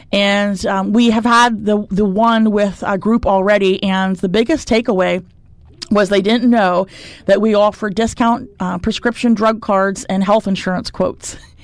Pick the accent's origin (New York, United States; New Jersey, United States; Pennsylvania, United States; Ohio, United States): Pennsylvania, United States; Milton; It's in my hometown. I went to Milton High School.